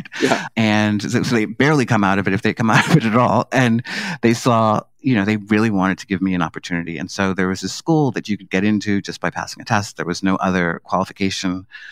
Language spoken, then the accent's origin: English; New York City, New York, United States; Yeah, so I grew up in Harlem in, you know, the 1970s and 80s. Harlem was definitely pre-gentrification. I grew up in the Grant Housing Projects, which are on the west side of Harlem.